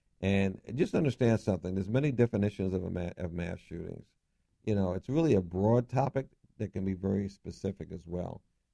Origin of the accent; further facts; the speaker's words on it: New York City, New York, United States; So I grew up in New York, especially in Bedford-Stuyvesant in Brooklyn, and we had a park right across the street.